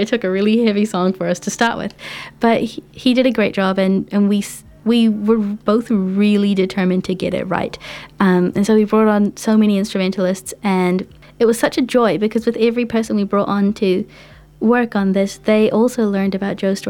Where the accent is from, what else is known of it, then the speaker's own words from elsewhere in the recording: Bangladesh; like I said before, I'm from Bangladesh. I come from a very musical culture.